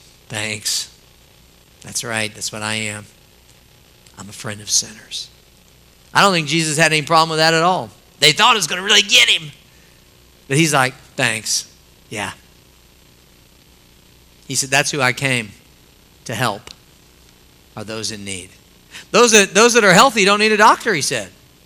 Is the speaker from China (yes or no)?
no; St. Louis, Missouri, United States; We love the St. Louis Cardinals because I was raised in the St. Louis area, used to go to the games.